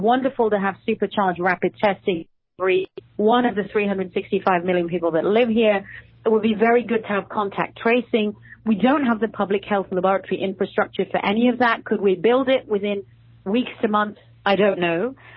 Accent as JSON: {"language": "English", "region": "New York", "country": "United States", "said": "which I find most egregious of all as a New Yorker, New York has always been my home in the United States"}